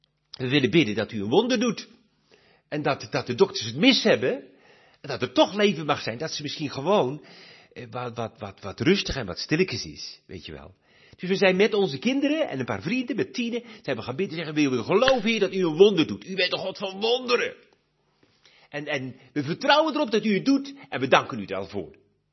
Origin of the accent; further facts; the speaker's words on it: Netherlands; now in Belgium; Ik weet niet meer, ik ben 40 jaar weg uit Nederland, dus ik weet niet meer hoe dat hier is.